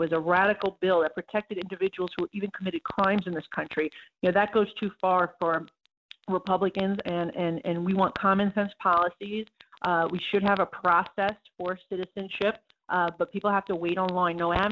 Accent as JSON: {"language": "English", "region": "New York", "country": "United States", "said": "and I'm from New York"}